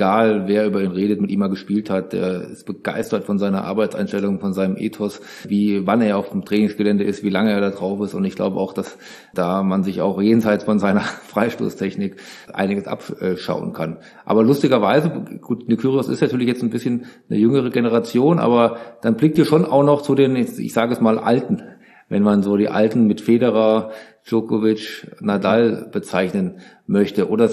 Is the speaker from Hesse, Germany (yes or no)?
yes; Hesse, Germany; Also ich komme so halbwegs aus der Nähe von Aschaffenburg, ich komme aber aus Hessen.